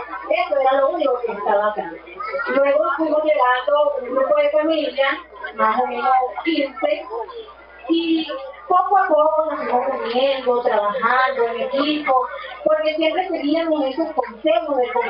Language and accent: Spanish; Petare, Miranda, Venezuela; yo vengo de Petare, un municipio olvidado. Tengo a mi madre por allá, ¿verdad? Porque ella tiene 50 años allá.